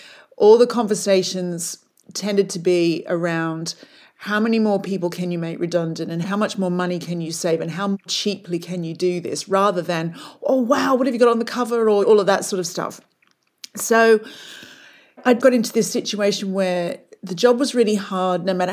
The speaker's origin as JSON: {"language": "English", "country": "Australia", "tie": "born or raised there", "said": "when I was younger and growing up in Australia"}